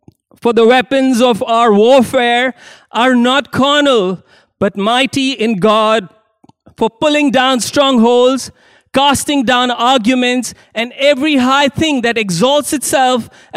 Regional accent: India; So I come from India, and many years ago, this good friend of mine came to me in confidence

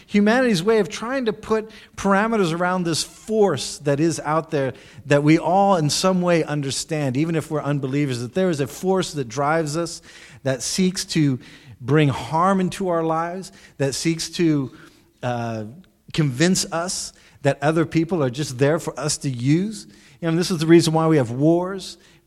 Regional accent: United States; I'm an American from the U.S.

